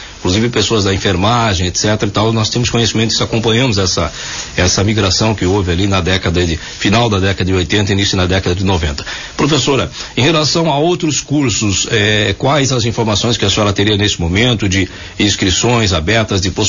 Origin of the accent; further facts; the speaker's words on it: Rio Grande do Sul, Brazil; Inclusive eu, que sou gaúcho, estou aqui